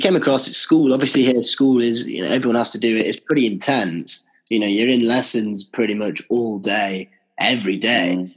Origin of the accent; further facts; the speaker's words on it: Manchester, North West England, United Kingdom; And if I say I'm from Manchester, then people are like